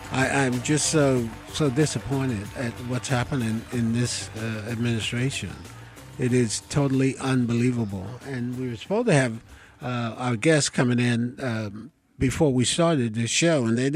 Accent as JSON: {"language": "English", "region": "New Jersey", "country": "United States", "tie": "born or raised there", "lives_now": "Mobile, United States", "said": "Hell, I was born right here in Mobile when I was 10. My mother and father and the 8 children went to New Jersey. I grew up there."}